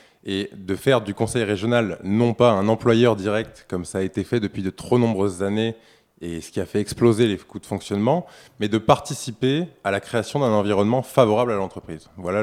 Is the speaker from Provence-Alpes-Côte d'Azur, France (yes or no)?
yes; Forcalquier, Provence-Alpes-Côte d'Azur, France; Moi, je suis un Alpin de Haute-Provence de naissance. J'ai grandi à Fort-Calquier. Je suis très attaché à mon territoire. J'ai dû partir du territoire il y a quelques années pour effectuer mes études